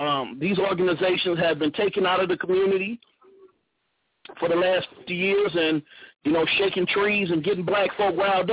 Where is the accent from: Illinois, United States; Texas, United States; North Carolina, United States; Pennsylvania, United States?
Illinois, United States; Chicago; I grew up in South Shore in South Chicago. I was a lifeguard there. I got my first working career started off in the community. I grew up on the streets over there. That's where I was born and bred